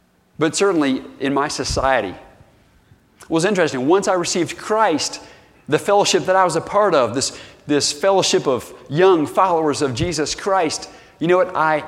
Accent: the South, United States; You know, I grew up in the South.

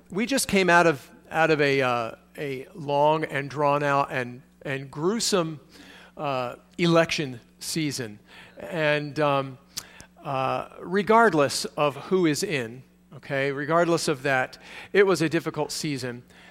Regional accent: United States; no, I'm American

